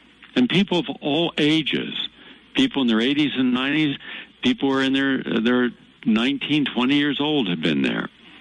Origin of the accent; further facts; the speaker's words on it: West Virginia, United States; since we grew up as hillbillies in West Virginia